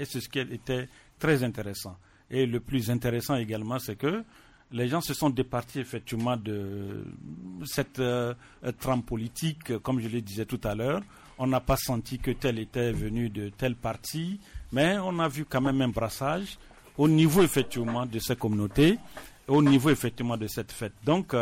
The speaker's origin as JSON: {"language": "French", "country": "Togo", "said": "nous sommes Togolais et nous sommes condamnés effectivement à vivre ensemble"}